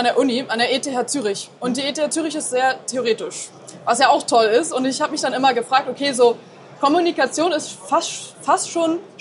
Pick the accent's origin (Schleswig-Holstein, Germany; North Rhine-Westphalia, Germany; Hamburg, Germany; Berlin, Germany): Berlin, Germany; ein Funkkontakt mit der TU Berlin, mhm, in meiner Heimatstadt.